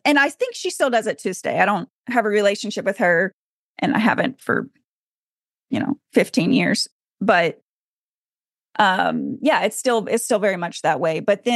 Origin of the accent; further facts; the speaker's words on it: Arkansas, United States; also born or lived in Portland; I was born in Portland, and then my family moved back to the South and moved to Arkansas. And so that's where I spent my entire childhood.